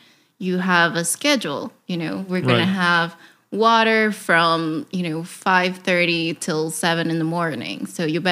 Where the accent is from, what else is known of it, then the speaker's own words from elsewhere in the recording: Caracas, Capital District, Venezuela; growing up in Caracas, the best thing about it was, you know, just so many cultures together in the same building that I used to live.